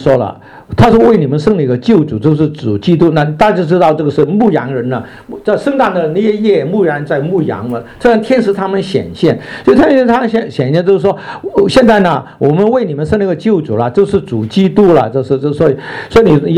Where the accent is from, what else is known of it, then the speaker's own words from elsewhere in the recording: China; 那我们不是吗？我们是中国人嘛。为什么我们中国人有得到福气呢？